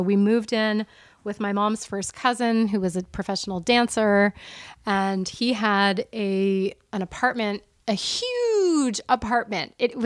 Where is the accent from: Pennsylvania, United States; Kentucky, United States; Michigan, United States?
Pennsylvania, United States; Philadelphia; No, we're from the Philadelphia area, the main line of Philadelphia.